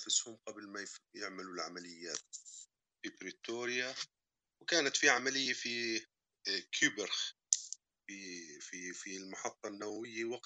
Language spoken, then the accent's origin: Arabic; Jordan; لكن أنا كأردني لما أقولها بقولها بطريقة موضوعية